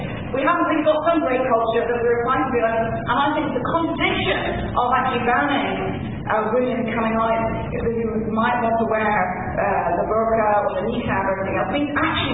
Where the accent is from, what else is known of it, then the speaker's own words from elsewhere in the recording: United Kingdom; I would like to say something I'm from Britain about really what's happening in Europe and above.